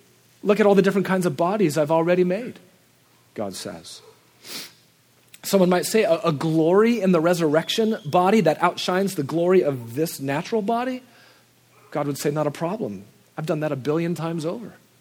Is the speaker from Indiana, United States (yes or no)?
no; Nebraska, United States; I saw a lot of those growing up in Nebraska.